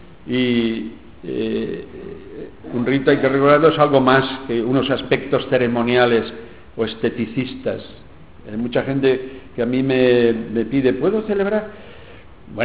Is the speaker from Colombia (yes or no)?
no; Aldea del Fresno, Community of Madrid, Spain; born there; la parroquia de San Pedro Apóstol de Aldea de Fresno, que es donde yo nací, o me nacieron mis padres hace 73 años casi